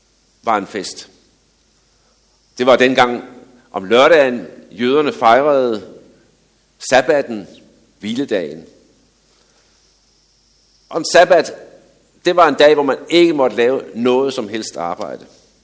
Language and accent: Danish; Zealand, Denmark; Men som I ved, så kommer jeg jo fra Falster. Og dernede, der høster man sukkerroer.